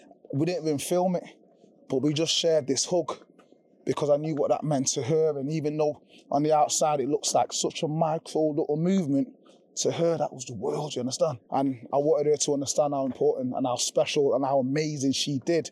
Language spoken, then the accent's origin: English; Jamaica; I'm Jamaican, right? So you know when Usain Bolt broke the world record?